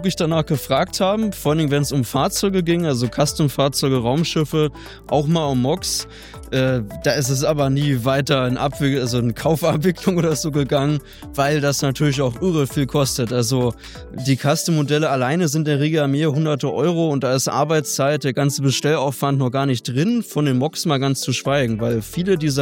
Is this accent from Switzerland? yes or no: no; Potsdam, Brandenburg, Germany; ich komme eigentlich aus Potsdam